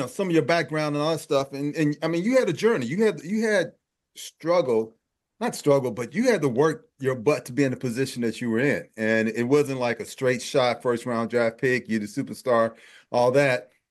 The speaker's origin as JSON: {"language": "English", "region": "Texas", "country": "United States", "said": "and first off, let me apologize because I am from Texas"}